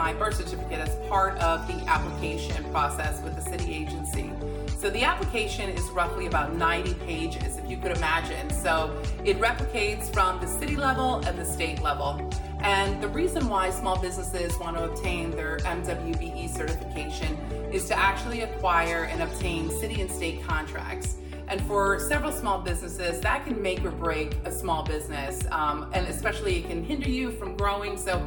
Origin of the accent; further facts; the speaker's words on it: Texas, United States; I am from Texas, born and raised in the powerful state of Texas, and I was raised in the Mexican Latin culture.